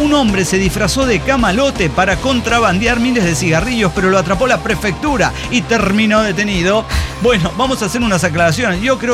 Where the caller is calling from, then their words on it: Toluca, State of Mexico, Mexico; de Toluca la Bella.